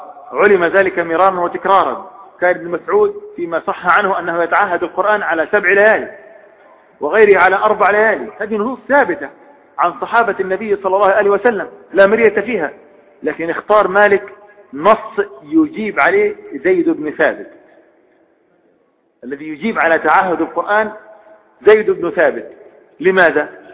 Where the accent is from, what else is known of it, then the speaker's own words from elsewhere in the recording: Upper Egypt, Egypt; وعندنا في الصعيد المصري